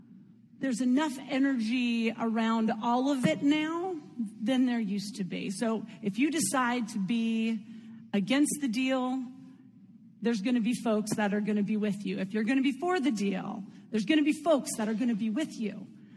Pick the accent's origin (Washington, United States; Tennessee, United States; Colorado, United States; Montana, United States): Montana, United States; I'm from Montana. I knew where Israel was until I looked at a map.